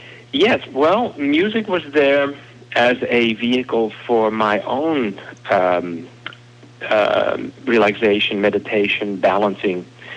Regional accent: Netherlands; English is a second language; moved away as an adult; now in United States; left my home country, the Netherlands, same as your home country, for America. And so when I was 30, I started on a whole new path.

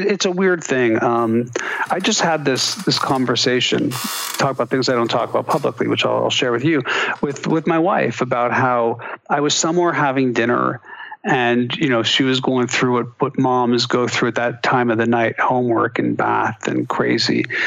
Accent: Montreal, Quebec, Canada; circles back to, you know, growing up in Montreal.

